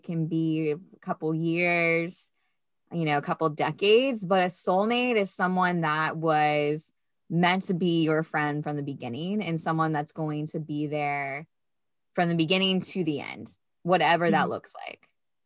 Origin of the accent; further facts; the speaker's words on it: Florida, United States; the reason that Florida Grown Femmes is part of our title is because we're from Florida.